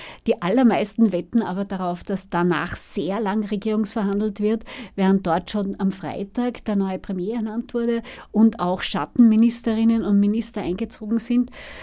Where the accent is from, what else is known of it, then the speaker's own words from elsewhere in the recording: Austria; Und so einen klaren Machtwechsel gibt es bei uns in Österreich deswegen sehr wenig